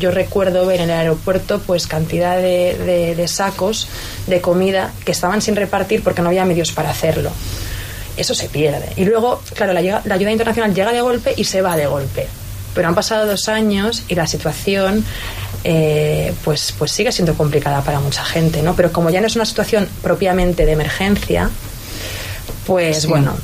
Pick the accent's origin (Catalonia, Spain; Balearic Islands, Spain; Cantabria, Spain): Balearic Islands, Spain; Pues nada, yo soy mallorquina.